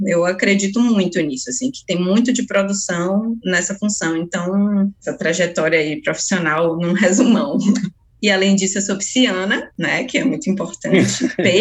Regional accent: Feira de Santana, Bahia, Brazil; eu sou de Feira. Estou em Feira, falando, gravando este podcast.

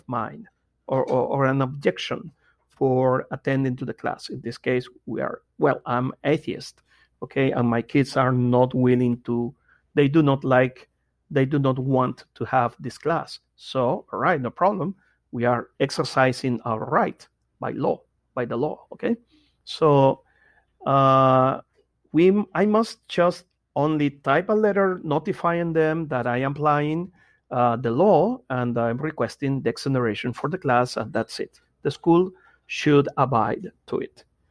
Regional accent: Nicaragua; English is a second language; now in Lima, Peru; I am from Nicaragua, currently living in Lima, Peru. I'm an atheist

